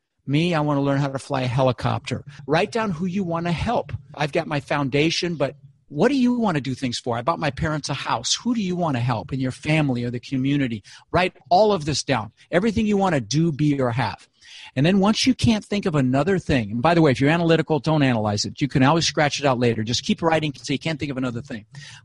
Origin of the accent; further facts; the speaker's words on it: Denver, Colorado, United States; And I grew up in Denver, as I said, and I had pictures of palm trees, got to visit Hawaii once or twice.